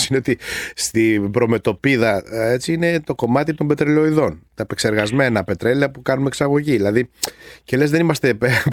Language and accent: Greek; Athens, Attica, Greece; born there; Εγώ γεννήθηκα στην Αθήνα, έλκω την καταγωγή μου από τα Χανιά